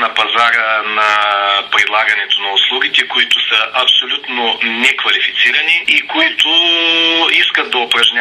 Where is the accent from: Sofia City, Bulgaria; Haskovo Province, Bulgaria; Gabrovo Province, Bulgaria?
Gabrovo Province, Bulgaria; Gabrovo; ни говорят до нас като габровци